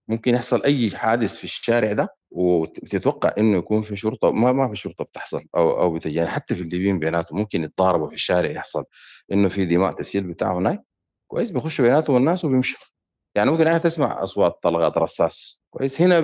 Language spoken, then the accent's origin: Arabic; Sudan; now in Libya; أنا جدا من السودان